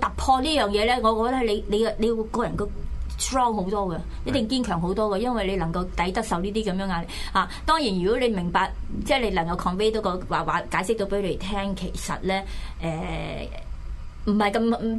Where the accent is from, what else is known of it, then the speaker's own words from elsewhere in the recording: Chaozhou, Guangdong, China; 係，我又係潮州人喎。